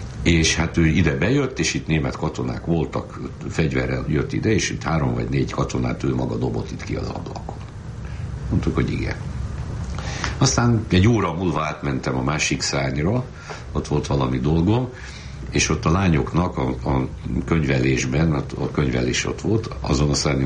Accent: Oradea, Bihor, Romania; Egyszer kiderült, hogy én nagyváradi vagyok, ő meg ugye ugrai, tehát Bihar megyei

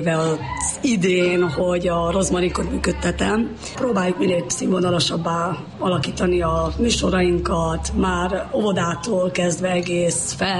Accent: Odorheiu Secuiesc, Harghita, Romania; now in Racoș, Romania; Édesapám keresztülmenőli Szent Ábrahámi származása, édesanyám alsórákosi. Én Székelyudvarhelyen nevelkedtem, és miután elvégeztem az egyetemet, költöztem alsórákosra a nagyszüleimhez, és ott maradtam.

